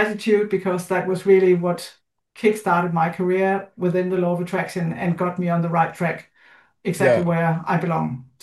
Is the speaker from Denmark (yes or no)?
yes; Denmark; I'm from Denmark.